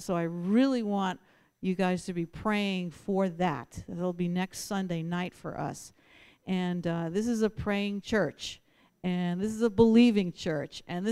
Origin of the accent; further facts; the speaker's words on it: Queens, New York, United States; And he's from Brooklyn. I'm from Queens. Mixed marriage, but it's working.